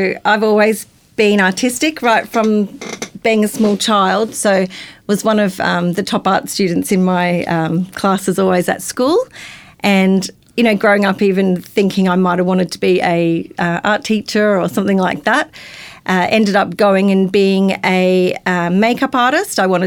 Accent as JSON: {"language": "English", "town": "Brisbane", "region": "Queensland", "country": "Australia", "tie": "born or raised there", "said": "So I'm a Gold Coast local. Been here not all my life, most of my life, since 2000, but before that I grew up in Brisbane."}